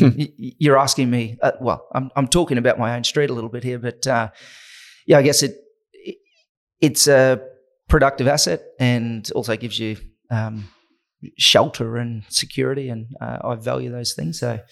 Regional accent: Innisfail, Queensland, Australia; Between Innisfail and the Atherton Tablelands on a banana, sugarcane and beef cattle property.

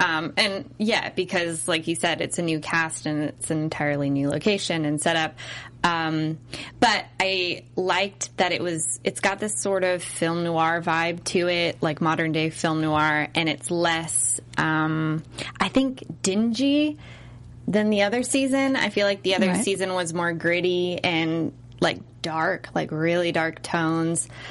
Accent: California, United States; Like, I'm from California, so it is less like you're being pulled into another world when it's someplace that you recognize.

